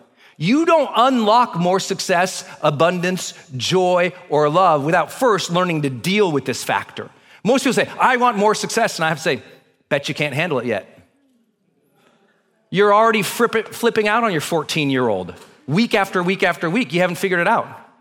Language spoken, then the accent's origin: English; Montana, United States; But I grew up in the Great Plains. I grew up in Montana, off the plains of the Rocky Mountains.